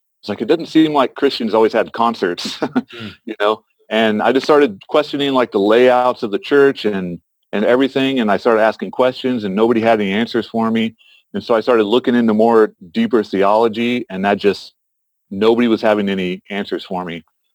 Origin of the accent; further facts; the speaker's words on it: Midwest, United States; because I grew up in the Midwest, so very conservative.